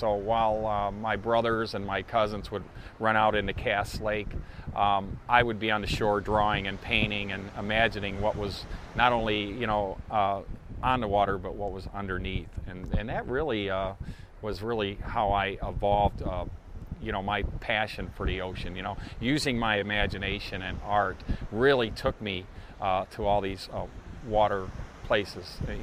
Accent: Michigan, United States; I did. Yeah, I grew up in Michigan in the Midwest.

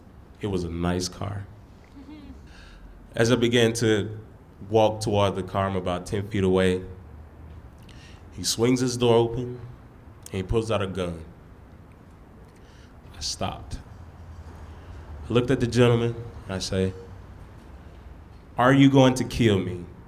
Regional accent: Canton, Mississippi, United States; I'm from Canton, Mississippi, a very small rural town. And growing up in Canton, it was always understood, or my parents always made it known to me, that I know my place in the society. And so Canton is mostly black, and some white folks there as well.

